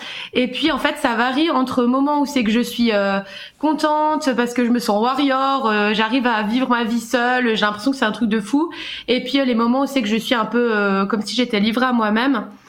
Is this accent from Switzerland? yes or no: yes; Switzerland; j'ai 27 ans et je viens de Suisse.